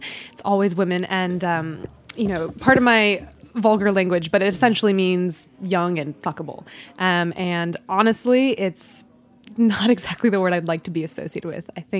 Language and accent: English; Washington, District of Columbia, United States; born there; also born or lived in Virginia / New Jersey; now in New York, United States; I was born in Washington, D.C., around Silver Spring, Maryland, and then we moved to Virginia, and then to New Jersey, and then later I moved to New York.